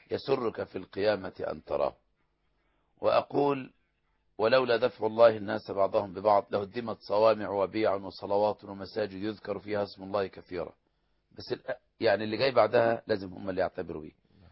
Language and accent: Arabic; Egypt; بلدنا مصر